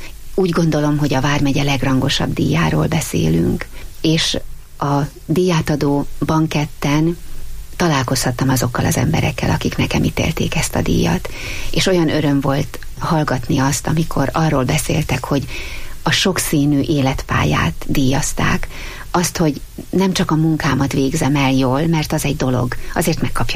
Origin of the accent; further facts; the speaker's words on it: Sátoraljaújhely, Borsod-Abaúj-Zemplén, Hungary; A férjemmel úgy terveztük az életünket, hogy Sátoraljaújhelyen új helyen maradunk. Mind a ketten ott születtünk, ott volt és ott van a családunk, ott vannak, akik szeretnek minket.